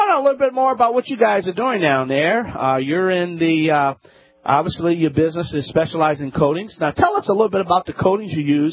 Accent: Louisiana, United States; my home state of Louisiana

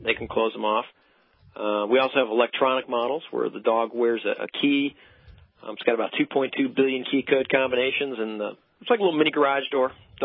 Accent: Michigan, United States; I was born and raised in Michigan.

